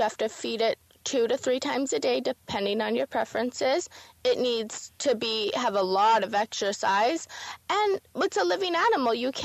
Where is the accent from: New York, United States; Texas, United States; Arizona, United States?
Arizona, United States; I'm actually originally from Arizona, though my family's from Canada, so I'm lucky enough to be both Canadian and American.